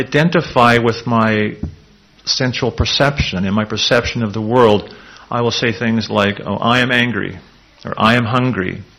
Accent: Canada; born there; I'm a Canadian, but in reality I have a body that took birth in Canada

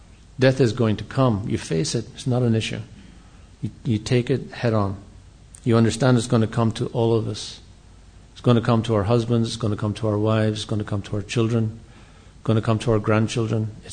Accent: Ireland; you know, we're English, or I'm Irish, as some of you are Indian

